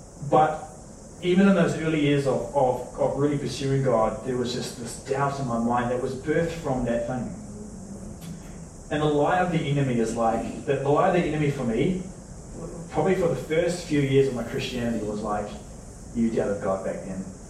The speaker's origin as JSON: {"language": "English", "region": "Waikato", "country": "New Zealand", "said": "He'd moved up to this area. We're from the Waikato originally."}